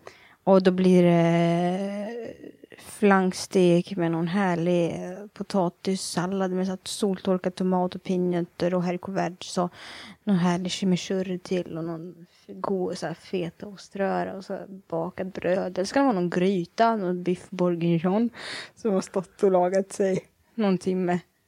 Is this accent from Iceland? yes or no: yes; Iceland; Jag är från Island.